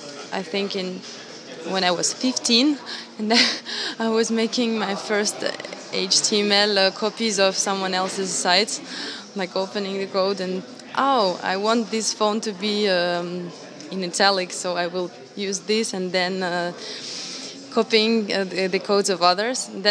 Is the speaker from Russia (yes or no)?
yes; St. Petersburg, Russia; now in Paris, France; I'm from St. Petersburg, Russia. Now I'm 25 years old and I'm living and studying in Paris.